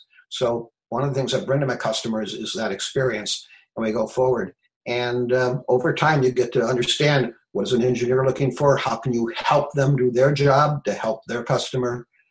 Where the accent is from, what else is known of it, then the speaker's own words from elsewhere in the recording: Milwaukee, Wisconsin, United States; I grew up in Milwaukee, Wisconsin, actually, and so many old buildings there, so much history.